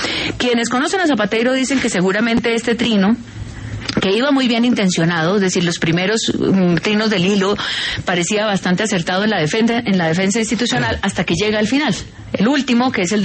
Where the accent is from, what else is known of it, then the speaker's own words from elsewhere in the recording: Colombia; Somos seres humanos y somos colombianos.